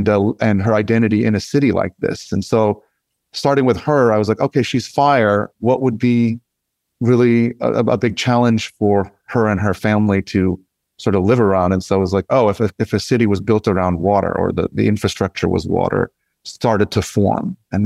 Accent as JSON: {"language": "English", "region": "New York", "country": "United States", "tie": "born or raised there", "said": "And I told her that I grew up in the Bronx and I was born there."}